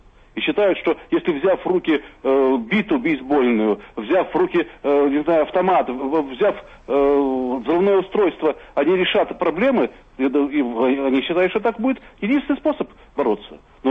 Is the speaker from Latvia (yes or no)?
yes; Latvia; Я латыш, и я горжусь тем, что я латыш